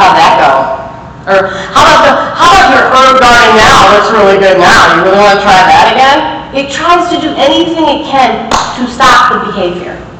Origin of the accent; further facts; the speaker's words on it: Michigan, United States; I grew up in Michigan, and it's beautiful there